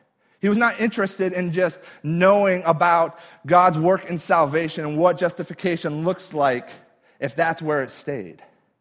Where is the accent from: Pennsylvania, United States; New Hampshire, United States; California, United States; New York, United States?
New Hampshire, United States; So as some of you know, I grew up in New Hampshire. New Hampshire is the northeast part of the country.